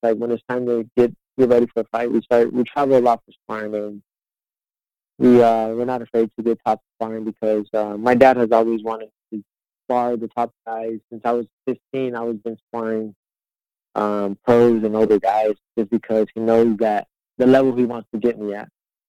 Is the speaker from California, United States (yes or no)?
yes; Fresno, California, United States; Yes. I'm from Fresno, California. It's my hometown, and I feel like I'll have no problem filling up the arena.